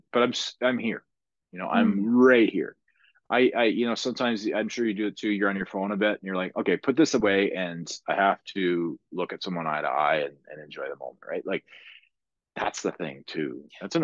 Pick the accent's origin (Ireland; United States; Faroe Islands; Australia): Ireland; I was being very Irish, and which I am, by the way.